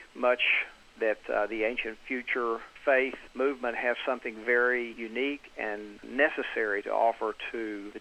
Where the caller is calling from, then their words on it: Arkadelphia, Arkansas, United States; I'm sitting in my office on the campus of Ouachita Baptist University in Arkadelphia, Arkansas.